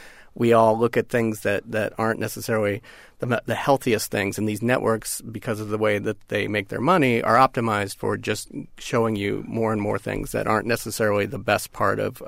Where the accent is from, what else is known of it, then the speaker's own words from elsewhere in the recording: Kansas, United States; my hometown and little hometown in Kansas was hit by a tornado a few months ago.